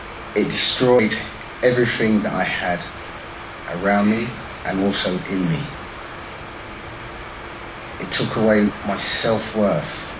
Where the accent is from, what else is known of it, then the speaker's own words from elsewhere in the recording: London, United Kingdom; I was brought up in Wembley, Northwest London.